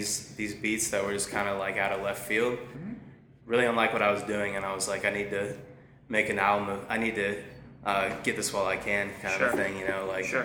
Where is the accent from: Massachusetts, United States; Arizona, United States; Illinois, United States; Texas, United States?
Texas, United States; Austin; Yeah, I'm from Austin originally. It's my hometown.